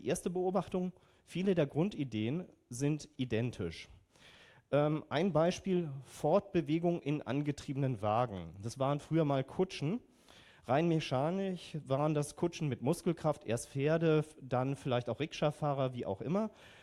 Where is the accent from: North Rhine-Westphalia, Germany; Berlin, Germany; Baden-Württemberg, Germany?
Berlin, Germany; ich komme aus Berlin